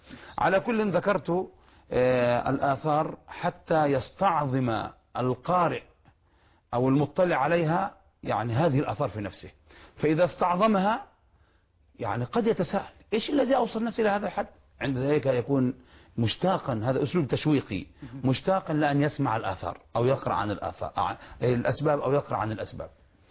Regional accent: Yemen; مشايخ عندنا في اليمن كبار

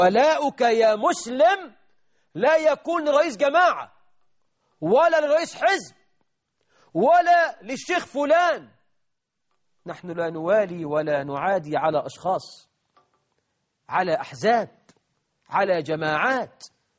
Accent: Egypt; البطالة عندنا في مصر حوالي 9 مليون عاطل مشكلة

